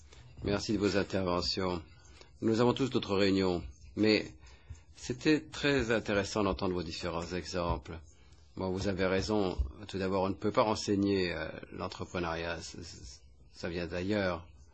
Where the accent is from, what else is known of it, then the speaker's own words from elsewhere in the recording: Scotland, United Kingdom; accent: Scottish; French is a second language; Moi, vous savez, d'après mon accent, je suis écossaise. On a voté pour rester dans l'Union européenne